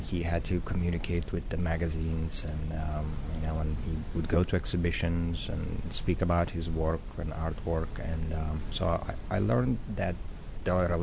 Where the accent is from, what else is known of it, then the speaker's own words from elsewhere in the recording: Lithuania; I grew up in, I was born and raised in Soviet Union, and then after the collapse of Soviet Union, the country, mm-hmm. Lithuania